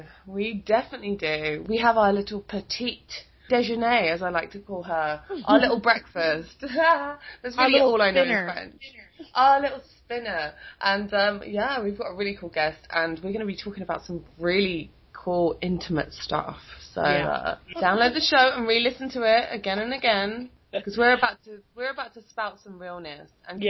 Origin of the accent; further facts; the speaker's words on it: United Kingdom; I'm a British minx